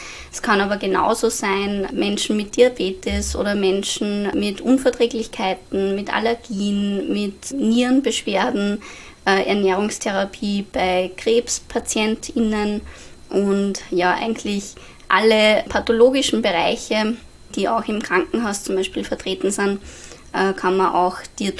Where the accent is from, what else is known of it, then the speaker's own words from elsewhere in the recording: Upper Austria, Austria; moved away as an adult; now in Vienna, Austria; Also ich bin eigentlich aus Oberösterreich und dann nach der Matura nach Wien gekommen